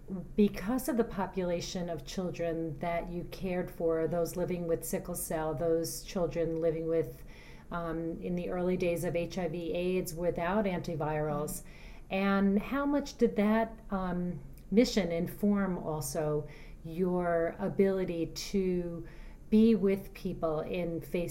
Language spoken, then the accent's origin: English; New York, United States; And as a New Yorker sitting on the subway crying, I wasn't embarrassed